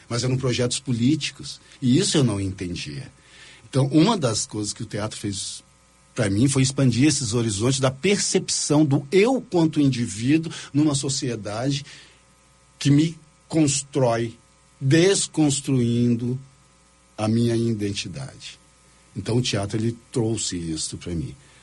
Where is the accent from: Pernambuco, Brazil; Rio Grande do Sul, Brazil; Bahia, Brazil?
Rio Grande do Sul, Brazil; also born or lived in São João do Meriti; Sou gaúcho. De nascimento carioca, nasci em São João do Meriti, né, Baixada Fluminense, estado do Rio de Janeiro, em 64. Mas em 71 eu venho para o Rio Grande do Sul